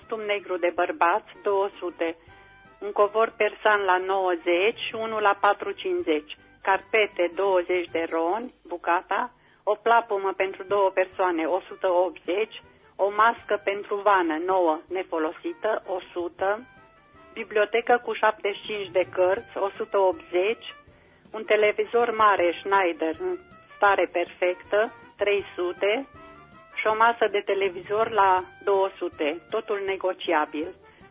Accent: Reșița, Caraș-Severin, Romania; din Reșița

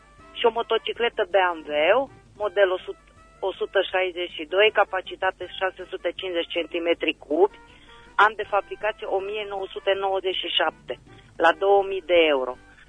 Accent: Reșița, Caraș-Severin, Romania; sunt din Reșița și aș dori să reînnoiesc un anunț

